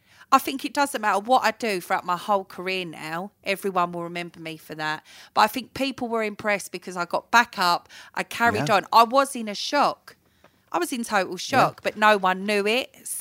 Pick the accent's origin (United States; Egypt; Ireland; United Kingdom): United Kingdom; Romford, London; I come from Romford. I was born in Romford.